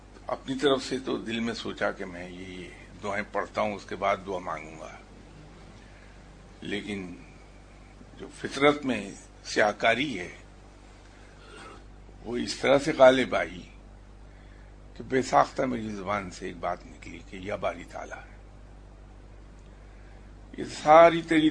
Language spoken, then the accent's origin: Urdu; Lahore, Punjab, Pakistan; میں نے کہا میرا تعلق لاہور سے ہے.